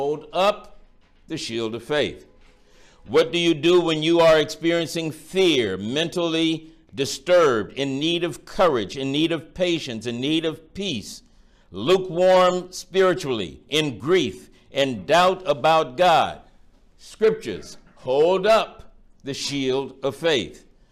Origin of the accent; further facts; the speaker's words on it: Florida, United States; I remember growing up in Florida and in our neighborhood, we as the kids, we wanted to have a football outfit for Christmas.